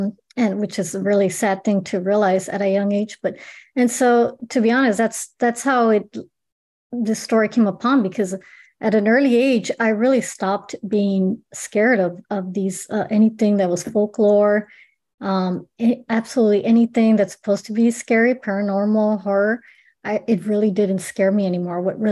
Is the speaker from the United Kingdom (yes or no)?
no; El Paso, Texas, United States; A huge part of me is, you know, my culture, growing up in the Mexican American barrio of El Paso.